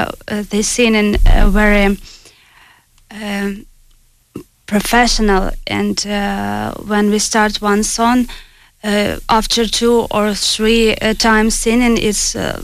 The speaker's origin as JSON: {"language": "English", "country": "Ukraine", "second_language": "English", "moved": "as an adult", "lives_now": "Ireland", "said": "I'm from Ukraine. I arrived 4 months ago. And I'm living in Esker"}